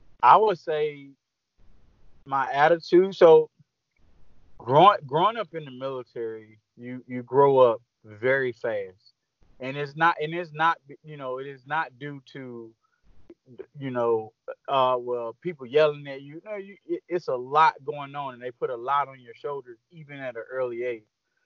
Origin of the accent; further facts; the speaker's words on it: Clinton, South Carolina, United States; also born or lived in Greenville / Cross Hill; So I'm from a little small city in South Carolina. It's called Clinton, South Carolina. So I grew up most in Clinton, born in Greenville, and then so Clinton and then Cross Hill.